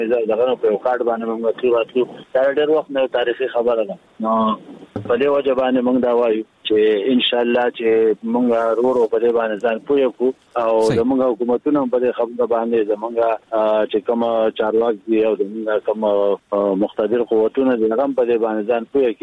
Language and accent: Pashto; Afghanistan; زمونږ د پښتونولۍ یو رشتہ دا چې مونږ افغان یو